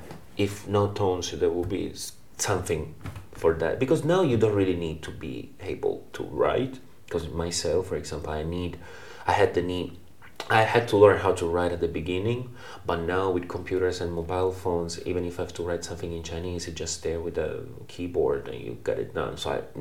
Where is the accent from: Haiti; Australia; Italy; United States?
Italy; Sicily; English is a second language; I'm being from Sicily, people don't really, your parents wish that you can stay as closer as possible.